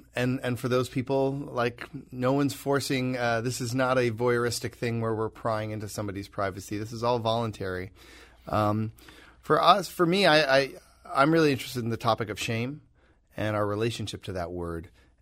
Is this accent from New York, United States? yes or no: no; Michigan, United States; I grew up in Michigan, and I had a massive crush on one of my classmates in high school